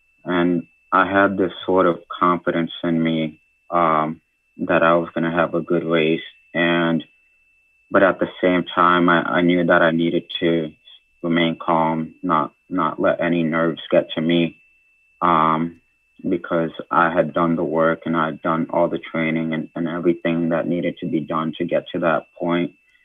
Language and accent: English; Ansonia, Connecticut, United States; So I began my swimming career in the Valley YMCA in my hometown in Ansonia.